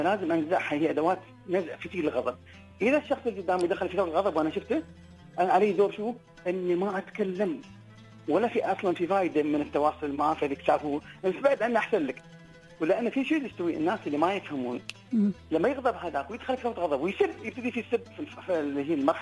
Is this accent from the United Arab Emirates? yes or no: yes; United Arab Emirates; أنا رجال أنا عسكري أنا ابن الإمارات